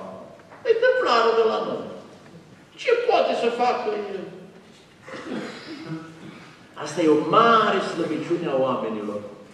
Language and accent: Romanian; Apuseni Mountains, Romania; astăzi am trecut prin localitatea de unde sunt eu de origine, în zona Munților Apuseni